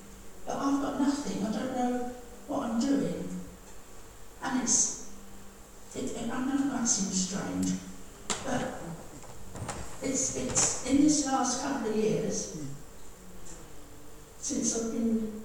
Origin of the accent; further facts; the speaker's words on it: London, United Kingdom; I came from King's Cross, and the first church I ever went to was in 1949